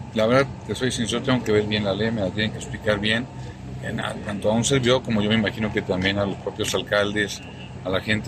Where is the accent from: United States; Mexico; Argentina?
Mexico; Como creo mexicano